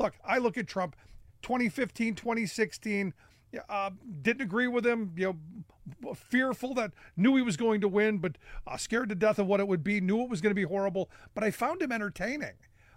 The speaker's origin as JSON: {"language": "English", "region": "Ohio", "country": "United States", "said": "union-made in the U.S., in my home state of Ohio."}